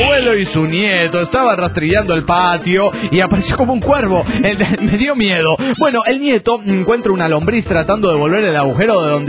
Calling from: Guadalajara, Jalisco, Mexico; de Guadalajara, Jalisco, México.

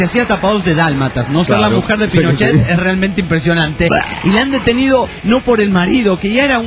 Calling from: Torreón, Coahuila, Mexico; Soy de Torreón, Coahuila, y tengo muy pocos días de oírlo.

